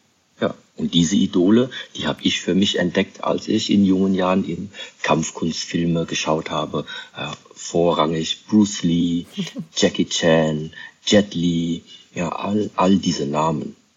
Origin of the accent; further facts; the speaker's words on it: Germany; ich bin in Deutschland aufgewachsen, wie jedes Kind auch, hatte ich eine Kindheit.